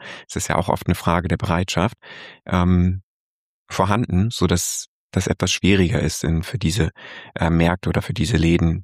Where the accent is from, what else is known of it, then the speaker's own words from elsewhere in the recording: Schleswig-Holstein, Germany; Ja, ich bin ja auch Küstenmensch. Ich lebe in Husum, ich bin in Nordfriesland groß geworden.